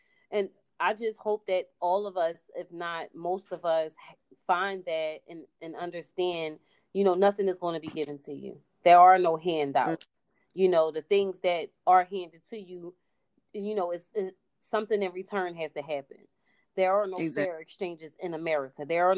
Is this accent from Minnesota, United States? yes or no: no; Philadelphia, Pennsylvania, United States; growing up in Philly is just like, it's a bittersweet kind of thing. You don't really want to leave your city